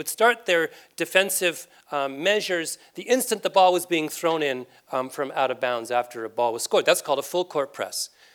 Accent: Canada; I'm Canadian, and this is one of those days that gives Canadians such as myself a sense of moral superiority.

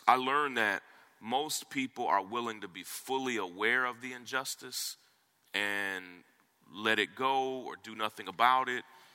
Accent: Southern United States, United States; And I'd born and raised in the South, my wife and I both.

